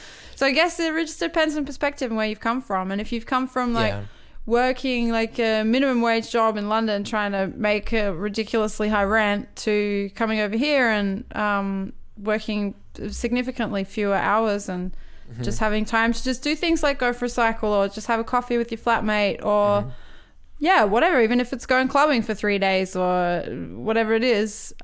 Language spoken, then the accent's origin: English; Australia; And as an Australian person